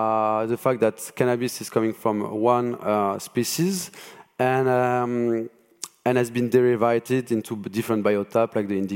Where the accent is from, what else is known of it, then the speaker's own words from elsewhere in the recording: France; English is a second language; So as I'm French, as you could probably hear from my accent